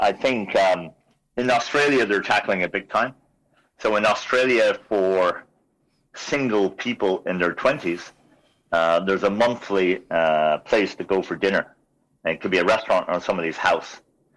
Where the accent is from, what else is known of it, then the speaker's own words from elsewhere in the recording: Ireland; Like, we're Irish, we're good at this stuff.